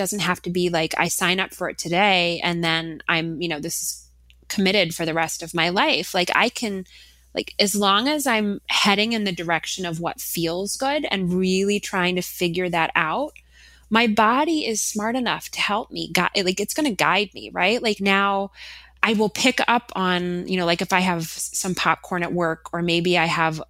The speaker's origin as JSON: {"language": "English", "region": "Minnesota", "country": "United States", "said": "I haven't, although I am from Minnesota."}